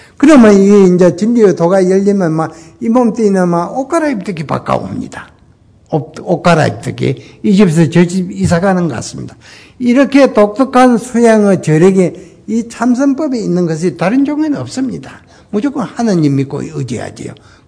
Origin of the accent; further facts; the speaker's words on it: Namhae, South Gyeongsang, South Korea; born there; 나는 저 남해에서 태어났습니다. 경상남도 그 남해군에서 태어났는데